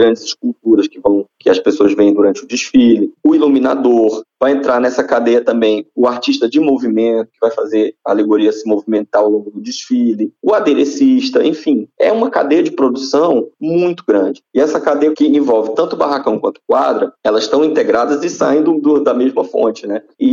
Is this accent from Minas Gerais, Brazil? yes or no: no; Ceará, Brazil; eu sou nordestino, sou cearense